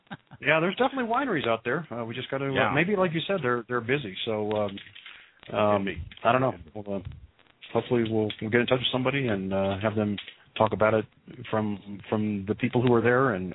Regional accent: San Antonio, Texas, United States; Oh, yeah. Yeah, from San Antonio.

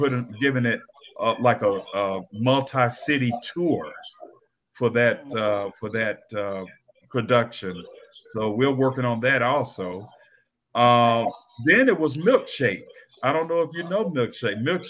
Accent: Jonesboro, United States; Jonesboro, and of course that's my hometown. That's where all my peeps are.

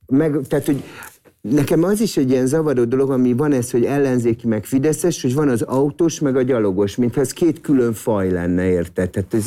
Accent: Budapest, Hungary; én például nagyon hiszek abba, hogy Budapestnek, és most csak mint budapesti mondom, zöld városnak kell lennie

